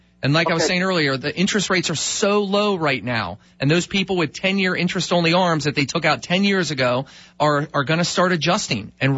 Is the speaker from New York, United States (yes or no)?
no; Rockville, Maryland, United States; Nice to meet you, my friend. I grew up in Rockville.